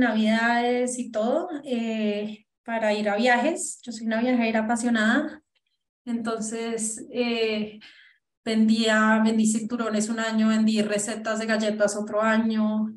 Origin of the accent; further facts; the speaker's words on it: Colombia; soy orgullosamente colombiana y pues mientras se pueda, quiero poder vivir en este país